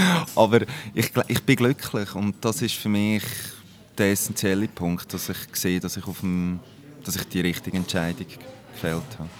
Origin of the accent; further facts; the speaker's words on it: Central Switzerland, Switzerland; Ja, ich bin 29, bin in der Zentralschweiz aufgewachsen, auf einem Bauernhof